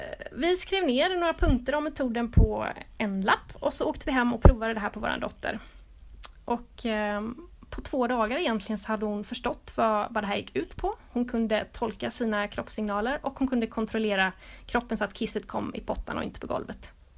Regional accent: Sweden; för att vi är ju svenskar

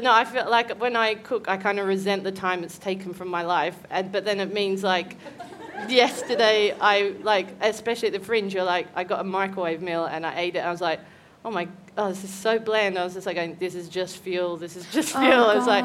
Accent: Newcastle, New South Wales, Australia; I grew up in a town called Newcastle, just north of Sydney. It's like a beach town.

